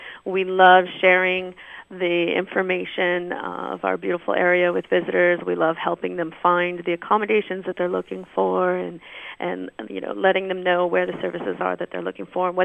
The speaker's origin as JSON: {"language": "English", "region": "Washington", "country": "United States", "tie": "born or raised there", "said": "And I'm definitely a Pacific County kid. Really enjoyed growing up in Pacific County."}